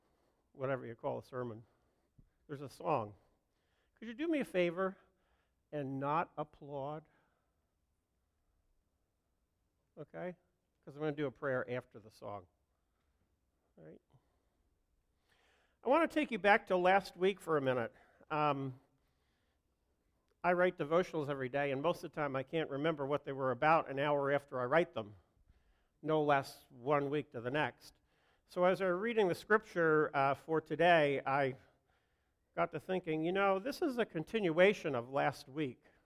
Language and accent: English; New Jersey, United States; now in Tampa, United States; I didn't grow up in Tampa either. I'm from New Jersey.